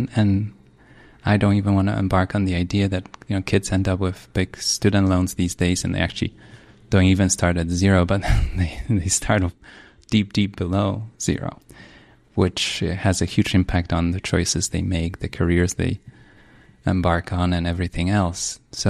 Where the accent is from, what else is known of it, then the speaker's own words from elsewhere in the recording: Poland; I grew up in Poland.